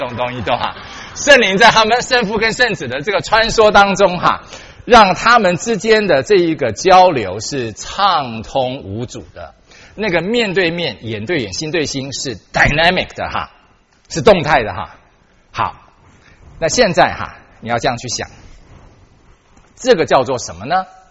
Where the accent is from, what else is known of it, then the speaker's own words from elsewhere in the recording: Taiwan; 我是台湾来的背景哈